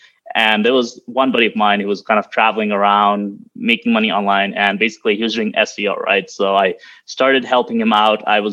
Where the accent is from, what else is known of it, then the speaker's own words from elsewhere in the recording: Toronto, Ontario, Canada; So I'm from Toronto in Canada.